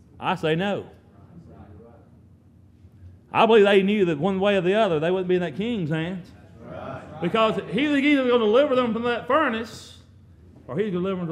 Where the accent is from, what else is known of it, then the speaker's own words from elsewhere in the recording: Mississippi, United States; Brother Clayton told you I'm from Southwest Mississippi. You may not be familiar with that. I hope you will become familiar with Southwest Mississippi. I call it God's country.